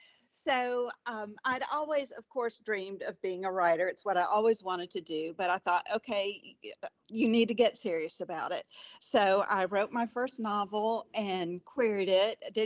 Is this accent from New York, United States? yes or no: no; Virginia, United States; now in Tennessee, United States; even though we're originally from Virginia, we're Tennesseans.